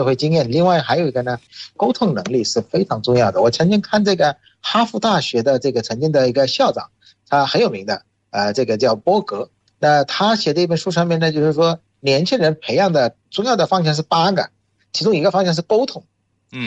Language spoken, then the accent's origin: Chinese; Bangladesh; Chinese is a second language; now in China